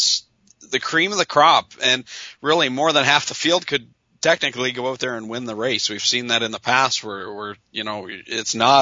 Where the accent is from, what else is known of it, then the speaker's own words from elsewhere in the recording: Canada; As a Canadian, I do it all the time going across to the States